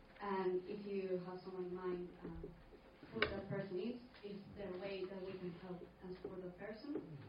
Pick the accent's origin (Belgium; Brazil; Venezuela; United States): Venezuela; I'm from Venezuela